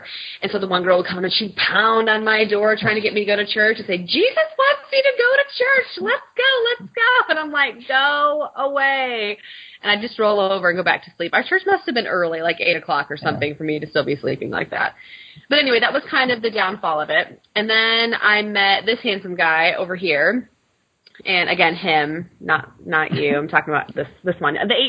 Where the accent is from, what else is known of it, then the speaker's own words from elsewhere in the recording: Michigan, United States; Cause like you said, growing up in Michigan, I mean, I had what I call my quote unquote church friends.